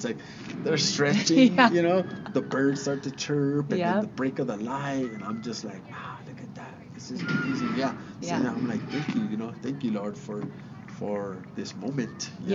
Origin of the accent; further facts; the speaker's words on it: Espanola, New Mexico, United States; I was born and raised here in Espanola, New Mexico. I graduated from Espanola Valley High in 1996.